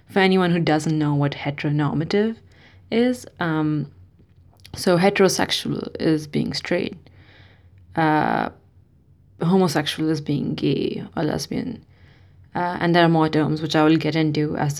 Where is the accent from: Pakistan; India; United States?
India; I grew up in India